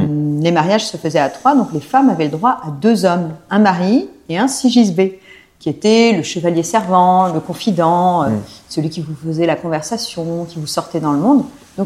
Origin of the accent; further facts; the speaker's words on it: Japan; j'ai grandi en fait au Japon avec mes parents. Donc, tout mon collège-lycée, je l'ai fait au Japon. Mais il se trouve que mes grands-parents viennent d'ici.